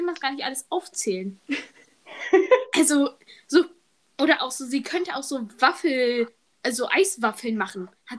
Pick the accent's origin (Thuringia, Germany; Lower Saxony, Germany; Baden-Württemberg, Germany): Lower Saxony, Germany; Hanover; ich glaube nicht, dass es das bei uns in Hannover gibt.